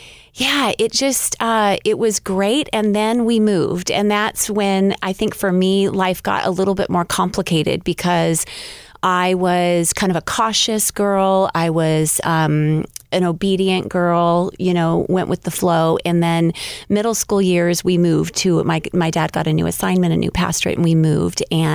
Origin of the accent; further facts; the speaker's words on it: California, United States; Well, I was born in California, so I've lived in California my whole life